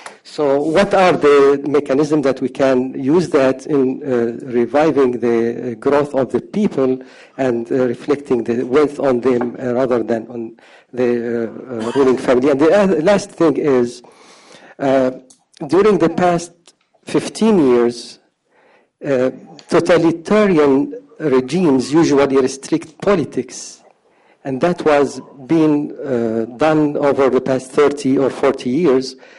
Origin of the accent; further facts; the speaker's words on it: Syria; I'm originally from Syria.